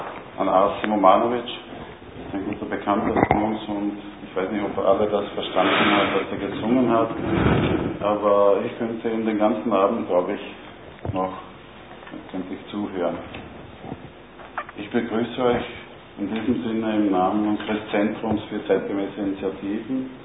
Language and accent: German; Bosnia & Herzegovina; now in Austria; Ich komme selbst aus Bosnien, bin relativ lange schon in Österreich.